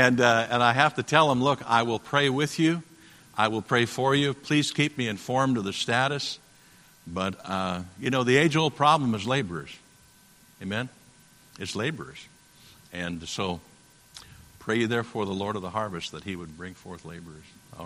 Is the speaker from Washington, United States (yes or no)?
yes; Tacoma, Washington, United States; born there; I was born in Tacoma, Washington years ago.